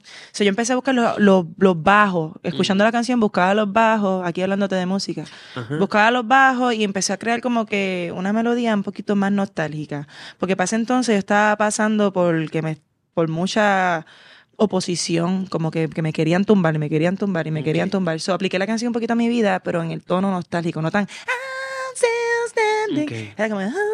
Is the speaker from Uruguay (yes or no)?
no; Puerto Rico; also born or lived in New Hampshire, United States; Yo nací en New Hampshire. Soy 100% puertorriqueña porque me crié en Puerto Rico desde un año. Mis dos apellidos son puertorriqueños. Mis papás son puertorriqueños.